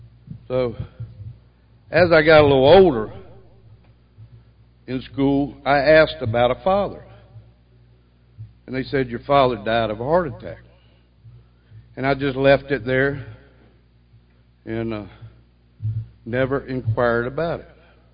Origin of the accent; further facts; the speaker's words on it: Havana, Florida, United States; I was born in North Florida, raised up in a little town called Havana, Florida. That's just north out of Tallahassee, about 12 miles from Georgia.